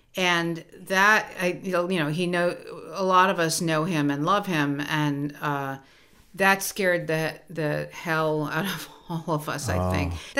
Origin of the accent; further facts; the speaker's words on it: Chicago, Illinois, United States; now in New York, United States; Yeah, although I've been living in New York my whole adult life. So, yes, but I am originally a Chicagoan in my heart.